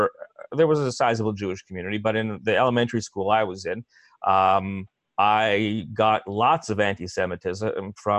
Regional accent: Canada; born there; And that was very clear to me that we Canadians meant I'm not a Canadian. You know, I'm born here. My parents are born here, but I was a guest.

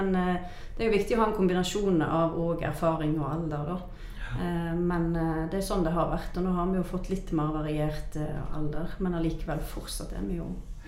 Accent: Varhaug, Rogaland, Norway; Jeg kommer jo fra Varhaug på Jæren da. Så jeg flyttet opp her i 2003.

